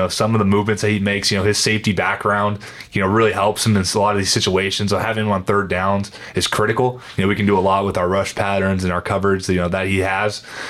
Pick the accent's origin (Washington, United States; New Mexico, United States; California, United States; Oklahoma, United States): Oklahoma, United States; I'm from Oklahoma, and now he's in Atlanta, I'm in New Orleans